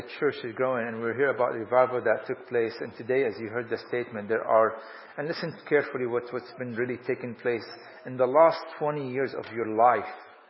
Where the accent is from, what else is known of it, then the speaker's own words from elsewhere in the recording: Damascus, Damascus Governorate, Syria; the church where I grew up in Damascus